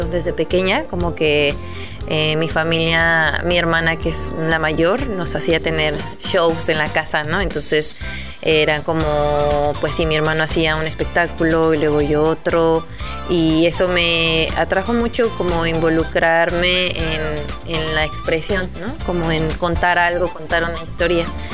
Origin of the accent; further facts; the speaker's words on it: Mexico City, Mexico; yo también no he dicho que justo soy de la Ciudad de México. Mi papá es nació igual en la Ciudad de México y mi mamá viene de Bolivia